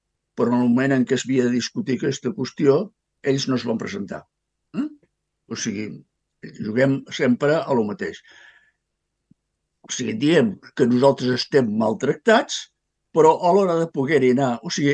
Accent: Catalonia, Spain; Nosaltres m'han de concedir perquè jo sóc català, eh? I els altres no ho són.

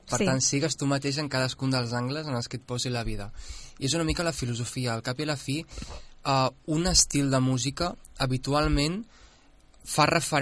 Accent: Catalonia, Spain; amb la situació que m'ha tocat, que sóc català i tal

